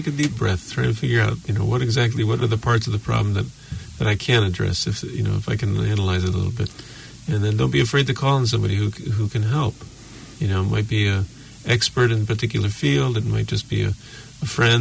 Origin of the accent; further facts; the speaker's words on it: Ohio, United States; You know, you're reminding me, I grew up in Ohio in the United States